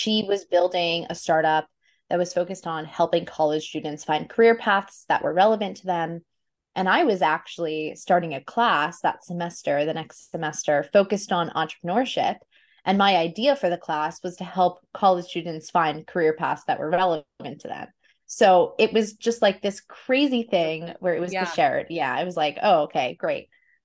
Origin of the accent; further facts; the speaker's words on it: New York City, New York, United States; I grew up in New York City. I remember being in my New York City apartment, and Upper West Side, and not Brooklyn.